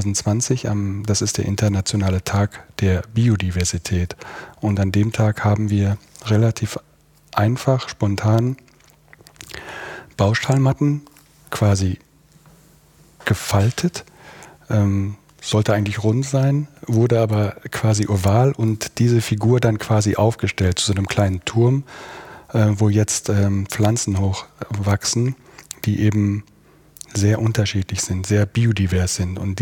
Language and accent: German; North Rhine-Westphalia, Germany; ich bin aufgewachsen, nicht allzu weit von hier im Sauerland, pendel quasi jeden Morgen circa 15 Minuten von meinem Heimatort hier ins Büro und bin aufgrund meiner Vergangenheit, meiner Jugend sehr verwurzelt mit dem Ort.